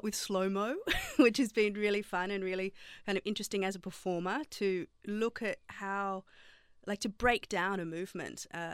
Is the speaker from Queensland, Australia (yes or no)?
yes; Queensland, Australia; I don't think we've ever even lived in Parramatta. We're like from Queensland, but that's our team.